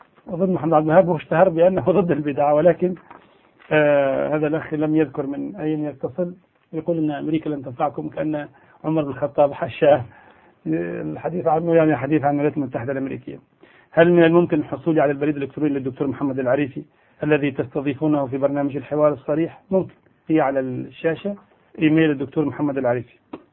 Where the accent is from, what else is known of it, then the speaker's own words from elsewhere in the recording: Tunisia; نحن كتونسيين ممكن نختلف في كثير من الأشياء